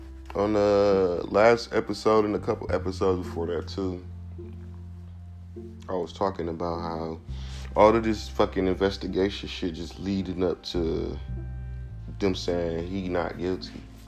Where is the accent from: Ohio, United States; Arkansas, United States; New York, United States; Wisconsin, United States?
Wisconsin, United States; Milwaukee; I'm from Milwaukee, Wisconsin, you feel me? I love my city.